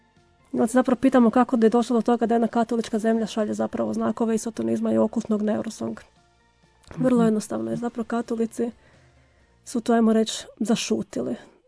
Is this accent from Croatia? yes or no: yes; Croatia; mi smo Hrvati nekako, ajmo reći, marijanski narod.